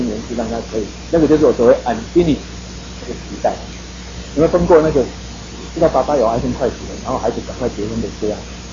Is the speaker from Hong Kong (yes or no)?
no; Taiwan; 但是我们知道说有时候我们台湾人会这样子